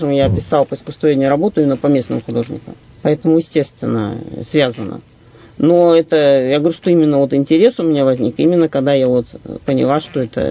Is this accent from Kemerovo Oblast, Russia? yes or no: yes; Kemerovo, Kemerovo Oblast, Russia; born there; Вообще, я родилась в Кемерово.